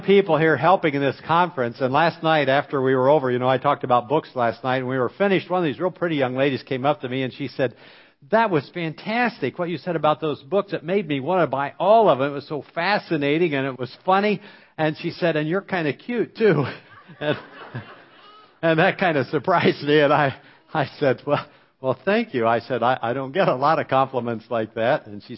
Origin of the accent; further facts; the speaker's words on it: Indianapolis, Indiana, United States; I'm from Indianapolis.